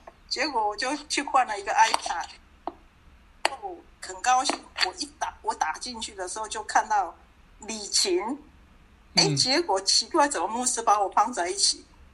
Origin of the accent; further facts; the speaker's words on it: Kaohsiung, Taiwan; 我们是高雄人，不怎样哈。